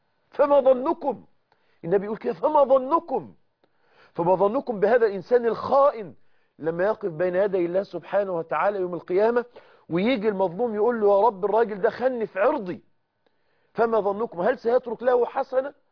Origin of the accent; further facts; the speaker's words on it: Egypt; يعني سقطتها باللفظ الدارج عندنا في مصر